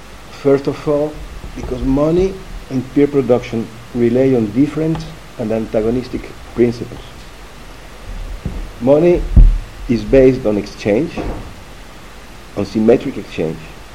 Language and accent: English; Paris, Île-de-France, France; I come from France, from Paris.